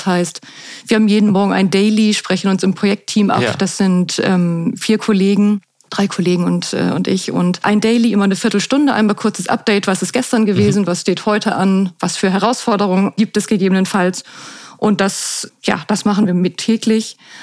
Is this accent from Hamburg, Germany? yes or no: yes; Hamburg, Germany; ich jetzt für die Stadt Hamburg, meine Heimatstadt, etwas Gutes tue.